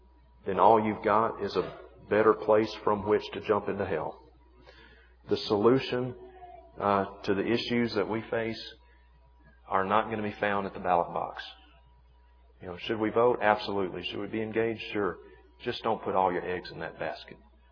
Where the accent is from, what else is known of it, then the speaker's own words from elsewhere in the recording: Vicksburg, Mississippi, United States; A few years ago, they came to Jackson, Mississippi. I'm from Vicksburg, just about an hour down the road.